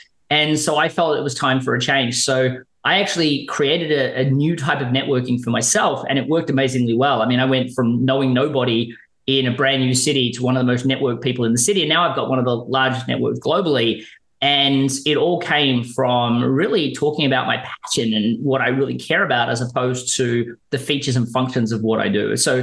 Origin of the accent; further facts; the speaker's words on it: Melbourne, Victoria, Australia; accent: Australian; moved away as an adult; now in United States; I'm an Australian living in America. So a lot of people are going to ask, obviously, where the accent's coming from. It's coming from Melbourne, Australia. I moved to America when I turned 30.